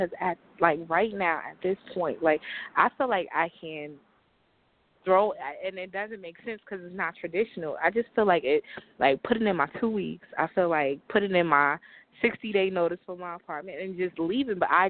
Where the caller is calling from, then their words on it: New Jersey, United States; I'm calling from New Jersey.